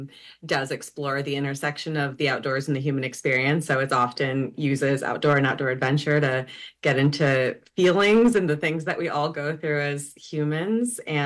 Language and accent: English; Vermont, United States; Well, I grew up in Vermont, in rural Vermont, and I grew up on a chunk of land.